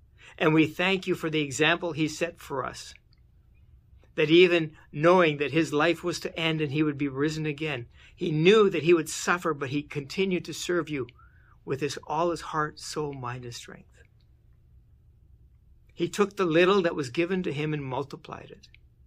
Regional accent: Manitoba, Canada; I grew up in Manitoba, and in May, we're barely getting into the fields.

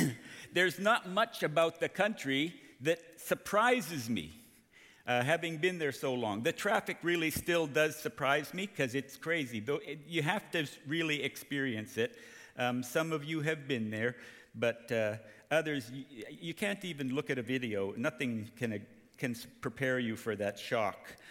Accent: Cambodia; she and my father were missionaries to Cambodia back in the 60s. And so I grew up pretty much in Cambodia. I married a Cambodian.

